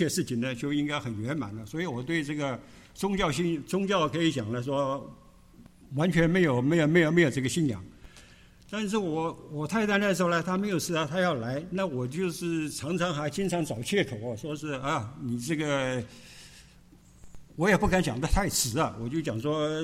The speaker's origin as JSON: {"language": "Chinese", "country": "Taiwan", "tie": "born or raised there", "also_born_or_lived": "China", "said": "那我是在中国大陆出生，然后两三岁的时候跟着我的父母亲呢一起在台湾呢那个长大的人。"}